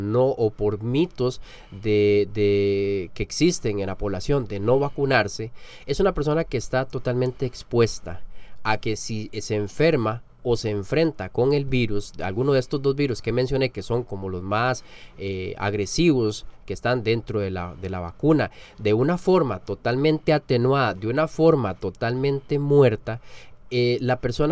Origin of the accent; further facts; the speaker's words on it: Costa Rica; como buenos ticos, lo dejamos para el final